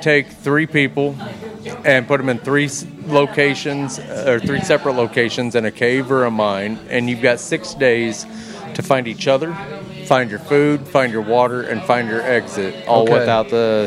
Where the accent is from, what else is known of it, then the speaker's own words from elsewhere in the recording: Hannibal, Missouri, United States; And instead, they put me in my hometown backyard. They put me in, I was in Hannibal in the Mark Twain cave system.